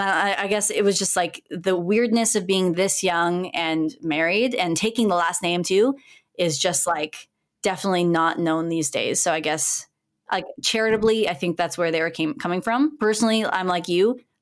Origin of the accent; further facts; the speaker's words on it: Ontario, Canada; now in Montreal, Canada; I was 21 and he was 22 at the time. And, you know, we're born after 2000 and we're from Ontario. And now that we've moved to Montreal